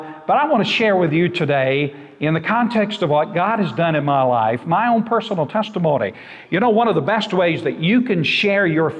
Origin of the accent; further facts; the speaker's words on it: Georgia, United States; also born or lived in Vienna, Georgia; I was born in Vienna, Georgia, and I was raised on a farm in Crisp County, Georgia.